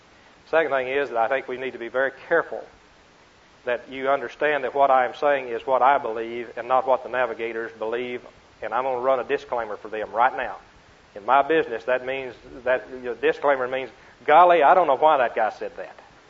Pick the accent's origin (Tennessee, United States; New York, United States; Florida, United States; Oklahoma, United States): Oklahoma, United States; Marietta; I am from Marietta, Oklahoma.